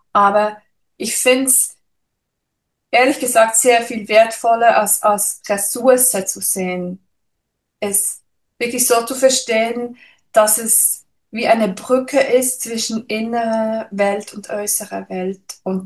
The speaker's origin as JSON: {"language": "German", "country": "Switzerland", "said": "ich komme ja aus der Schweiz"}